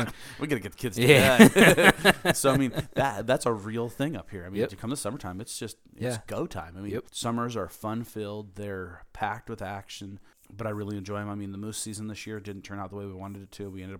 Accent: Portland, Oregon, United States; so I grew up in Portland, outside the Portland, Oregon area

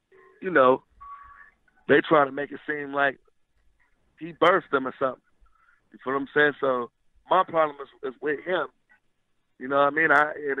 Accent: Los Angeles, California, United States; Well, I'm from Hoover, like in L.A.

